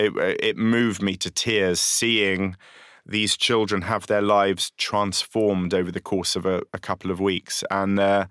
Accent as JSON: {"language": "English", "region": "London", "country": "United Kingdom", "accent": "London", "said": "my accent sounds like I'm a Londoner living in a bubble"}